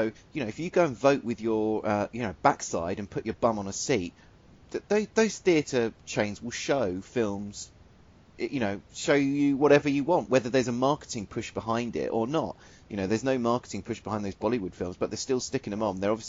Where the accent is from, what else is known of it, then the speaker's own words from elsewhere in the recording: England, United Kingdom; I'm from England, and I grew up in a, you know, probably a town which would describe itself as probably the most cosmopolitan town in the country.